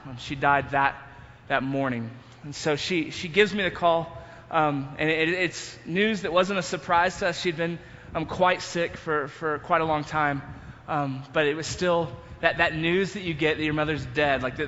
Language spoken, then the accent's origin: English; Texas, United States; We grew up in North Texas, so there weren't many steep hills